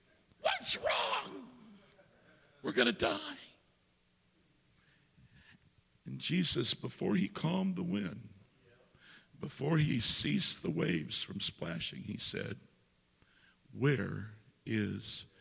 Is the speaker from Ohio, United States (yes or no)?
yes; Ohio, United States; I'm originally from Ohio.